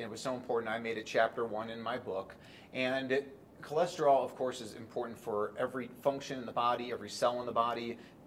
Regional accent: Chicago, Illinois, United States; They're coming from Canada, Minnesota, my hometown of Chicago, a lot of people from Seattle, Portland.

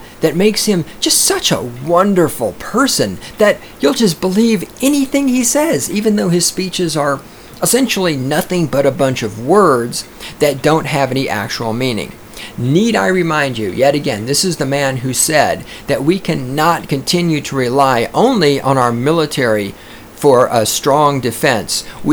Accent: the South, United States; I knew that, of course, being a Southerner and not being completely ignorant of history

